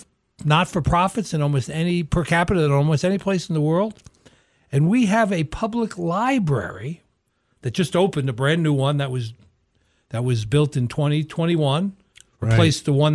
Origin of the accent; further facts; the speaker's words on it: Missoula, Montana, United States; when you talk to somebody from another country and you say, I'm from Missoula, they look at you like, you know, obviously they have never heard of it.